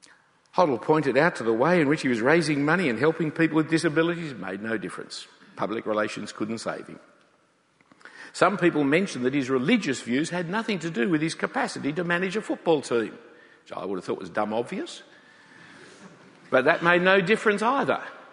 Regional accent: Sydney, New South Wales, Australia; You do know I'm an Australian, don't you? You have got that idea? Not one of those eloquent Sri Lankan ones like you had last week, but one straight out of Sydney.

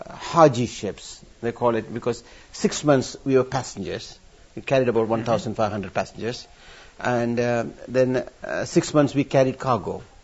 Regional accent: India; born there; No, I was born in India.

